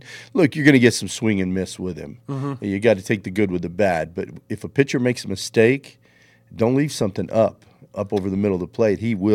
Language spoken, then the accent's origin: English; West Fork, Arkansas, United States; I'm from West Fork, though.